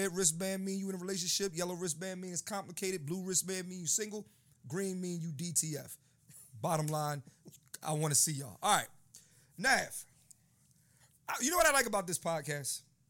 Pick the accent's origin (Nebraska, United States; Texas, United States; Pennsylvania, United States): Pennsylvania, United States; Philadelphia; I'm from Philadelphia. Uh-huh. I loved Southern hip-hop when I was growing up, but I didn't know a lot of it.